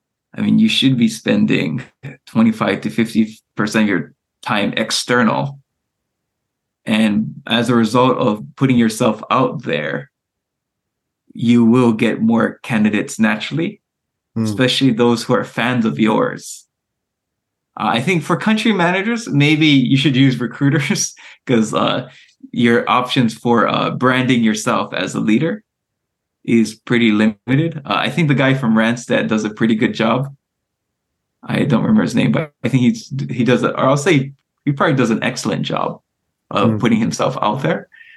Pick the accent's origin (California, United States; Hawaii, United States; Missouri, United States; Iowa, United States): Hawaii, United States; So I'm originally from Hawaii, but and my family has land there.